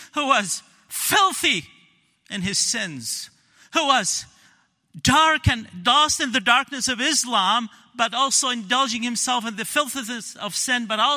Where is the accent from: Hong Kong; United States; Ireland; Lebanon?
Lebanon; also born or lived in Saudi Arabia; I was born in Saudi Arabia in 1970. 1973, brought back home to Lebanon. My mom and dad were Muslim, Shiite Muslim.